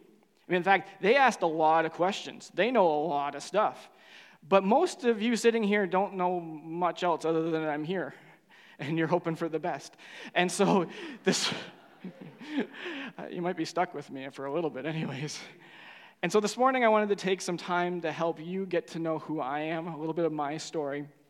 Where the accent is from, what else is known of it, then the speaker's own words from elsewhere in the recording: Cambridge, Ontario, Canada; I grew up in Cambridge in my high school years, and I attended Galt Collegiate Institute downtown.